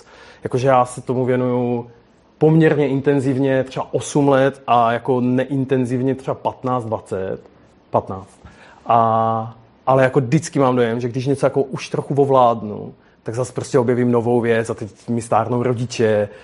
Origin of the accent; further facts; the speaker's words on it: Moravian Wallachia, Czechia; Já jsem z Valašska, můj táta pracoval se železem